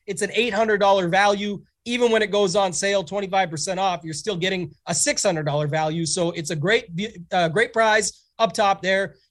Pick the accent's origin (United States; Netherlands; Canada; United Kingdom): Canada; Obviously, being Canadian